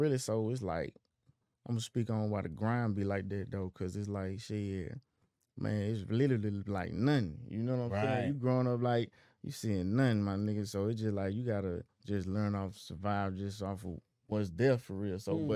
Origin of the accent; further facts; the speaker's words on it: Cary, Mississippi, United States; See, I'm originally from Cary, Mississippi.